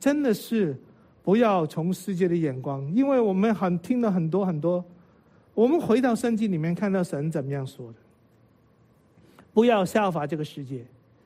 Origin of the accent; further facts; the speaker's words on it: China; 有时候我们觉得我们是中国人哈，他是老美